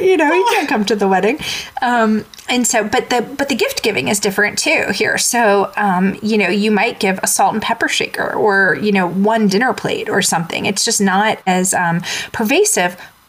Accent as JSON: {"language": "English", "town": "Long Island", "region": "New York", "country": "United States", "tie": "born or raised there", "said": "But growing up in Long Island, if you got an invitation to a wedding, you basically were a very select person."}